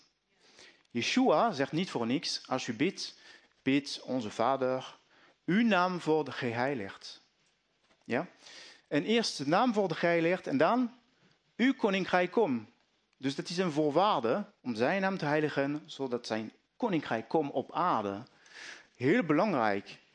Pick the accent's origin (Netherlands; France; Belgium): France; accent: French; Dutch is a second language; Ben ik goed te verstaan met mijn Frans accent?